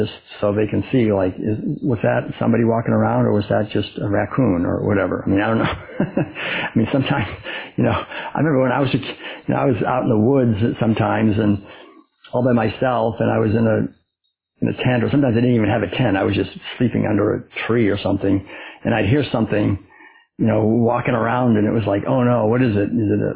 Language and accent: English; Concord, Massachusetts, United States; I know, like, when I was a kid, I was raised back in Concord, Massachusetts, and we just never locked the door.